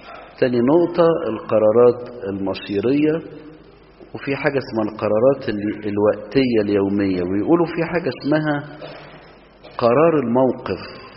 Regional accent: Minya, Minya Governorate, Egypt; عندنا في المنيا

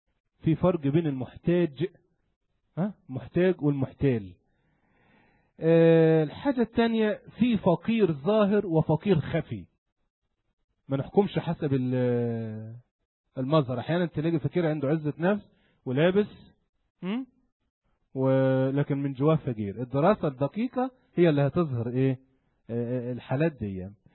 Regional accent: Upper Egypt, Egypt; وبالذات عندنا في الصعيد، انا ما اعرفش الحكاية دي في وجه بحري طبيعة الناس

